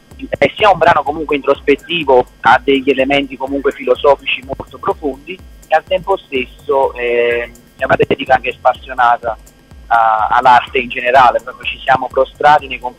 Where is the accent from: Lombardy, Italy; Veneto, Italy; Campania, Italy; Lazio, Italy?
Campania, Italy; Marigliano; noi siamo di Marigliano, della provincia di Napoli